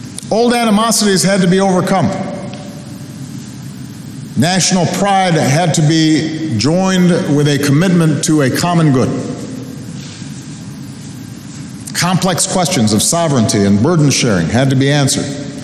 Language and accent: English; United States; And as an American, we're famously disdainful of government.